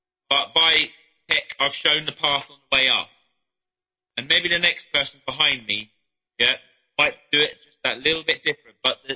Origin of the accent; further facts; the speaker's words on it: Ireland; The obviously I'm Irish.